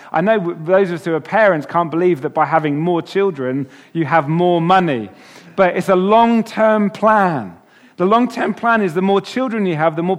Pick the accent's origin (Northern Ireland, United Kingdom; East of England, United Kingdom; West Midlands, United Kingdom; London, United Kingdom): East of England, United Kingdom; also born or lived in United States; I'm an immigrant. I was born in America. All the way through my school years … a few other things as well.